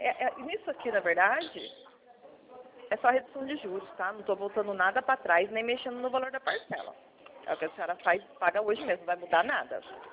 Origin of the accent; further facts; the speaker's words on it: Mogi Guaçu, São Paulo, Brazil; Eu sou aqui de Mogi Guaçu, tá?